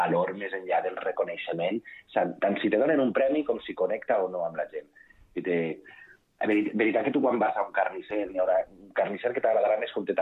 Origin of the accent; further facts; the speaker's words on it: Vila-real, Valencian Community, Spain; Sí que és veritat que jo soc de Vila-real